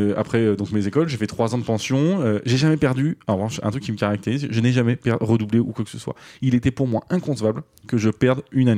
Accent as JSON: {"language": "French", "town": "Châteauroux", "region": "Centre-Val de Loire", "country": "France", "tie": "born or raised there", "also_born_or_lived": "Paris", "said": "je suis né à Châteauroux et que jusqu'à ma seconde, j'étais en cours, d'abord dans le village qui s'appelle Dior, comme la marque, mais avec un S. Puis après, j'étais en cours à Châteauroux, puis après, j'étais à Paris."}